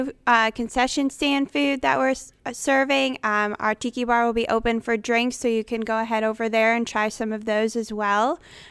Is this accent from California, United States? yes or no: no; Englewood, Florida, United States; Well, I'm from Englewood, Florida, small town right near the Cool Today Park, actually.